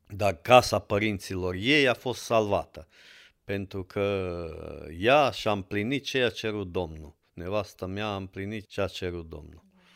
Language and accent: Romanian; Ruscova, Maramureș County, Romania; de acolo de unde suntem noi născuți, adică eu sunt din Ruscova